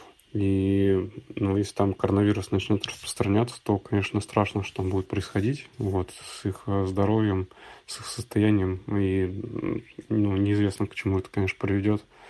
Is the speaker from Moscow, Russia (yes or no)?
yes; Moscow, Russia; я, ну, сам из Москвы сюда приехал, чтобы, ну, отсюда удаленно работать